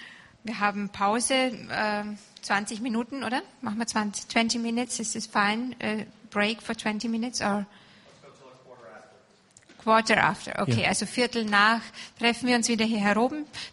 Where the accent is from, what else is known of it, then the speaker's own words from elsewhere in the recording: Austria; now in Germany; Und ich bin froh, als Österreicherin das sagen zu können und zu dürfen.